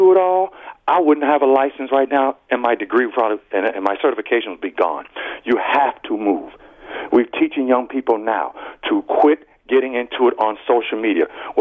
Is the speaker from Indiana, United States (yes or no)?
yes; Gary, Indiana, United States; I'm born and raised in Gary, Indiana.